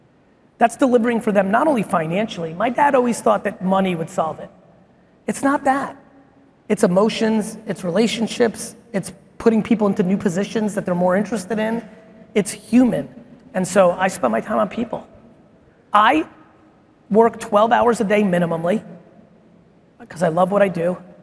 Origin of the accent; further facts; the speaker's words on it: Edison, New Jersey, United States; also born or lived in Soviet Union; I was born in the Soviet Union. We were really poor. It was really hard. It was really hard. And my family was really tight, right? Immigrant shit. And we moved to a new town in New Jersey, Edison, New Jersey.